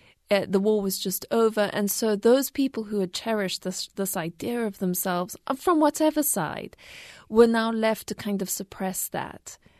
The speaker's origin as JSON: {"language": "English", "country": "Zimbabwe", "tie": "born or raised there", "said": "part of the problem of growing up in Rhodesia, as it was then called"}